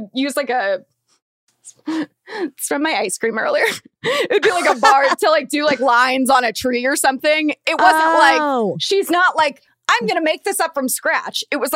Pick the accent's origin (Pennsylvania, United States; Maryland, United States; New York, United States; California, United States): California, United States; Thousand Oaks; And then I'm like, oh yeah, they live in Calabasas. So I grew up in Thousand Oaks.